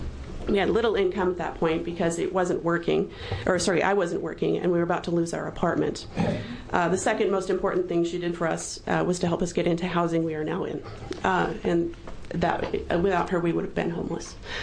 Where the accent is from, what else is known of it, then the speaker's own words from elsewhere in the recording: Corvallis, Oregon, United States; I'm from Corvallis, Oregon.